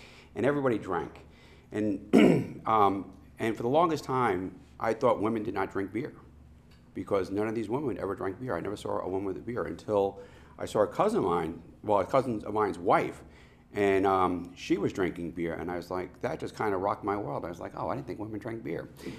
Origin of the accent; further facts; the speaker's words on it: New York City, New York, United States; I was born in the South. South Bronx. I'm the youngest of seven, very Irish Catholic family. I got four older sisters and two older brothers. And, growing up in New York City was, it was an interesting place to grow up.